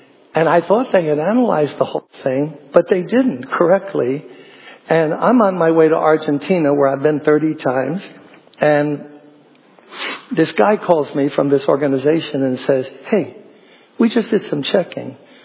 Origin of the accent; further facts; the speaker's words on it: Brooklyn, New York, United States; I'm born and raised in Brooklyn. Okay? I don't know what Brooklyn we're all going to go back to.